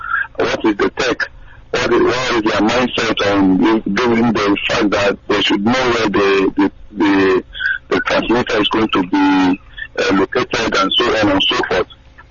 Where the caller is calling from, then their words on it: Dublin, Leinster, Ireland; I'm calling from Dublin, Ireland.